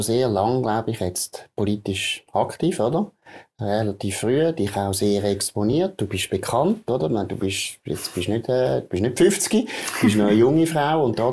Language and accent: German; Grand Est, France; ich komme aus dem Elsass.